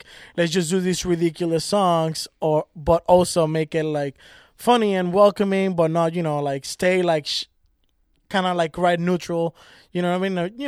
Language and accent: English; Puerto Rico; Like growing up in Puerto Rico, like a colony, you know what I mean? Like invaded colony.